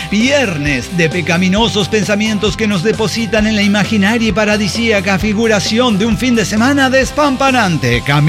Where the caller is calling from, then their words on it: Ushuaia, Tierra del Fuego, Argentina; Soy el chamo de Ushuaia.